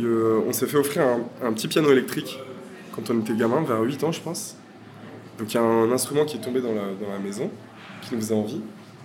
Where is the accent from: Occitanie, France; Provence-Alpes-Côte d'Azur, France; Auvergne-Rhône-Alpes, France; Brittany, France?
Auvergne-Rhône-Alpes, France; Saint-Etienne; Non, je dis ça parce qu'à Saint-Etienne, comme on vient de Saint-Etienne, on peut rapprocher des syllabes comme ça.